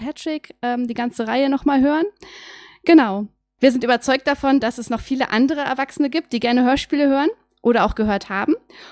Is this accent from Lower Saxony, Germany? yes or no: yes; Wolfsburg, Lower Saxony, Germany; ich bin 32 Jahre und ich komme aus Wolfsburg.